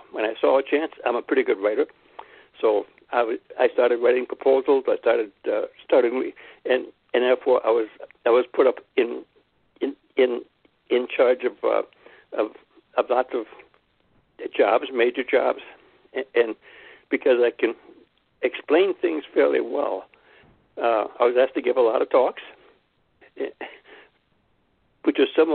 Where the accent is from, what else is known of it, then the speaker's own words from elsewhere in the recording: Ohio, United States; moved away as an adult; now in New York, United States; I'm from Ohio originally, and I had never seen New York.